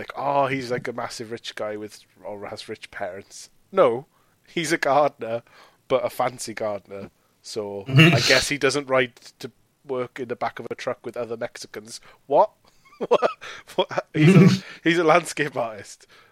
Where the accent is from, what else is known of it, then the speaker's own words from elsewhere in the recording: United Kingdom; And as British people, we're like, well, yeah, that's normal.